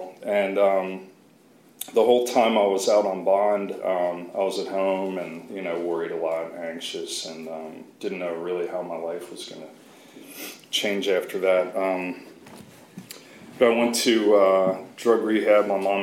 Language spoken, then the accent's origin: English; Ohio, United States; So I grew up in Ohio. I was a kid, like, you know, kind of beaver cleaver family.